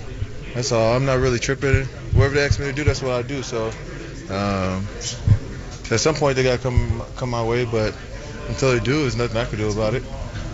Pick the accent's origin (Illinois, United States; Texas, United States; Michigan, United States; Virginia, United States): Texas, United States; So I'm from Texas, so it's always been football first.